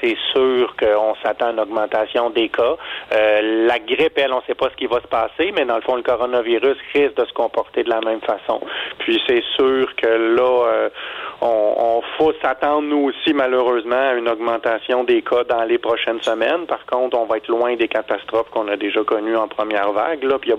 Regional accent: Quebec, Canada; comment ça allait frapper là, rendu chez nous au Québec.

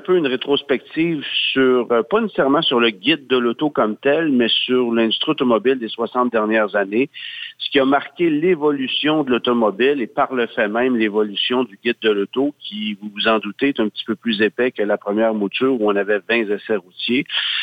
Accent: Quebec, Canada; qu'est-ce qu'on a fabriqué comme voiture chez nous au Québec.

